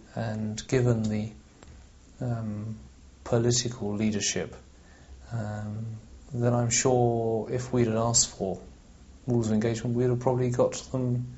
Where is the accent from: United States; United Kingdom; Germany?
United Kingdom; As to the rightness of our case, well, being British, we were obviously in the right and we were doing the government's business.